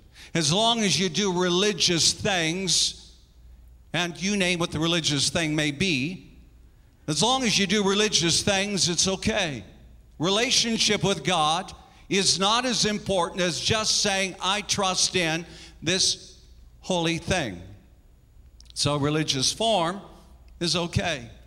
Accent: South Dakota, United States; church I grew up in out in South Dakota.

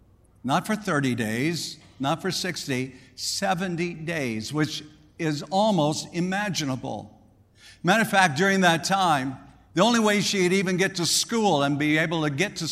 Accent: South Dakota, United States; You know, growing up in South Dakota, winters were nothing short of absolutely being brutal.

